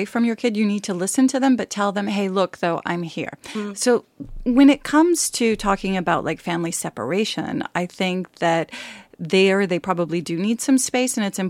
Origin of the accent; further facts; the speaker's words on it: Utah, United States; I was raised in Utah in a Mormon family, so religious.